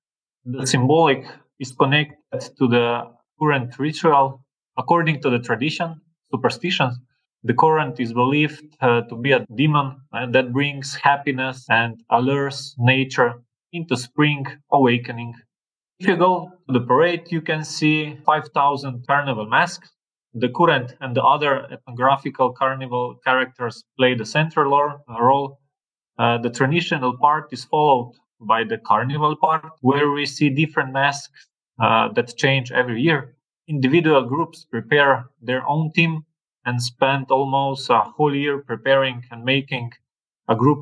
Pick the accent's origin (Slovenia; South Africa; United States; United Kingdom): Slovenia; Ptuj, Drava; I'm from Ptuj. I'm 37 years old.